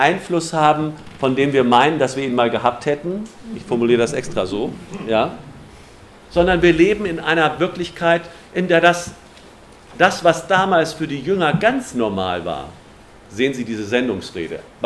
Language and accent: German; Northern Germany, Germany; Ich komme aus Norddeutschland, das nennt man Diaspora.